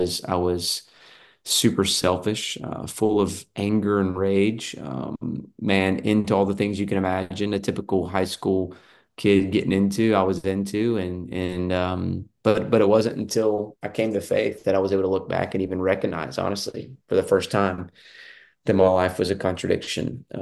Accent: South Carolina, United States; So I grew up in South Carolina, grew up in a local church, but did not have a relationship with the Lord.

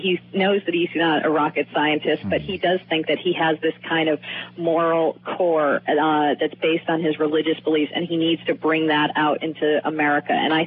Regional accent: Connecticut, United States; born there; first of all, I was born in Connecticut, but I had the privilege of living for 6 months down in Texas when I was working on this book.

